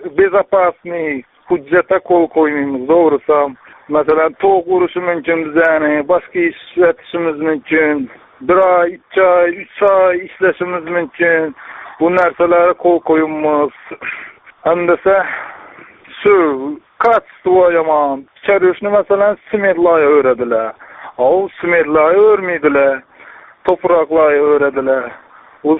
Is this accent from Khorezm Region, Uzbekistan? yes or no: yes; Khanqa, Khorezm Region, Uzbekistan; Xonqadan, Xonqadanman.